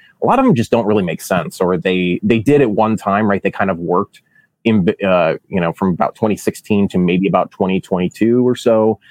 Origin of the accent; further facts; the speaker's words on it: Springfield, Illinois, United States; You know, I grew up in Springfield. My dad was a mid-level bureaucrat, and so the dinner table talk for me was talking about policy.